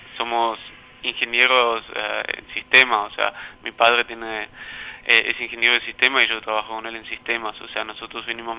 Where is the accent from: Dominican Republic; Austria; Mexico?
Austria; now in Argentina; soy extranjero, no soy francés, soy austríaco.